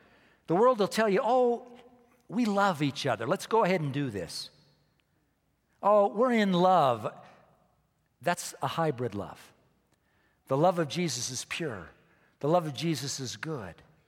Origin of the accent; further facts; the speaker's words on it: California, United States; I grew up in Southern California and real fruit in California tastes good. When I came to Colorado, I was disappointed